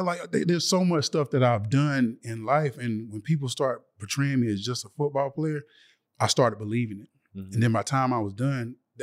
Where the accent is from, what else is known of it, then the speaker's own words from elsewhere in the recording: Timbersville, South Carolina, United States; I came from Timbersville, South Carolina. Like, literally nobody ever from Timbersville, South Carolina made it to the league.